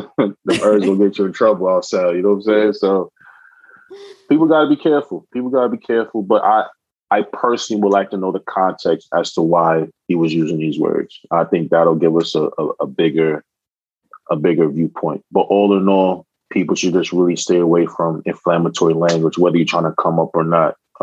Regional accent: Canarsie, New York, United States; I mean, I live in Canarsie. Everybody knows. Well, let me not say that out loud, but yeah, I'm from Canarsie.

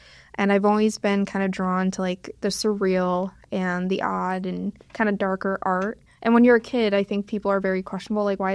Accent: Connecticut, United States; That was in Connecticut. I'm from Connecticut.

